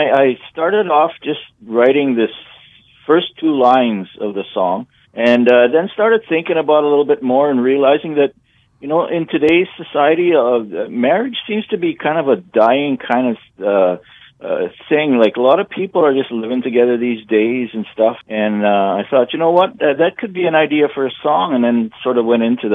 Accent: Manigotagan, Manitoba, Canada; I grew up in Manigatagan, which was a isolated community

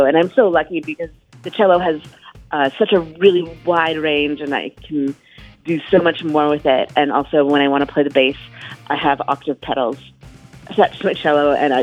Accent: Edmonton, Alberta, Canada; Yeah, I grew up mostly in Edmonton. I'm originally from Treaty 8, North Talkie Reserve on my dad's side, and Buffalo Head Hills on my mom's. But I grew up mostly in Edmonton

